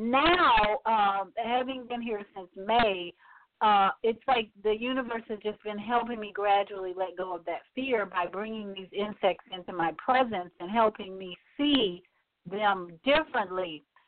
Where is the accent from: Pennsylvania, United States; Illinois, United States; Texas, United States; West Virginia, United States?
Illinois, United States; Chicago; I couldn't help but think about how I grew up in Chicago and insects were my enemy.